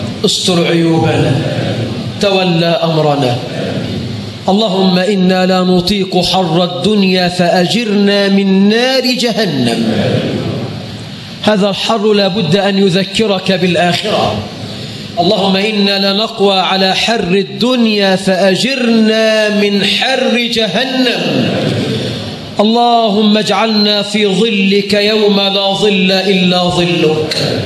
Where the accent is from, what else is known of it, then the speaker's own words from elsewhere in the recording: Egypt; يا رب اجعل بلدنا مصر أمنا أمانا